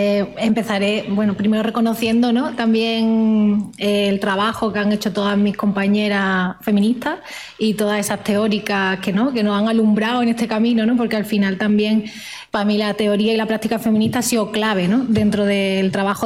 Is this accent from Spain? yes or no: yes; Andalusia, Spain; now in Vitoria, Spain; No era lo mismo ser andaluza aquí en Vitoria que ser andaluza en el Poniente. Mi clase, ¿no?, como de clase obrera, ¿no?, vengo de clase obrera, ¿no?, de un barrio obrero, de una familia obrera.